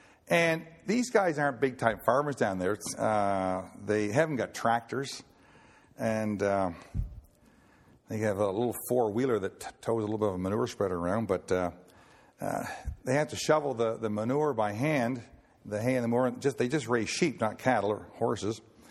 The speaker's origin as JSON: {"language": "English", "region": "Nova Scotia", "country": "Canada", "tie": "born or raised there", "said": "which is about 10 miles from where I was raised in Nova Scotia."}